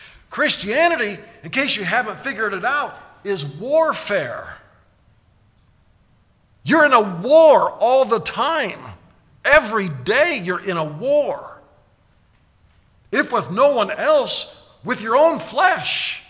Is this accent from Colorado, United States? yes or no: yes; Colorado, United States; I'm from Colorado. I climb mountains.